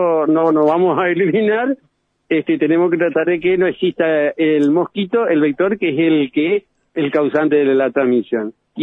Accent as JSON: {"language": "Spanish", "town": "Posadas", "region": "Misiones", "country": "Argentina", "said": "Yo soy de Posada y conozco."}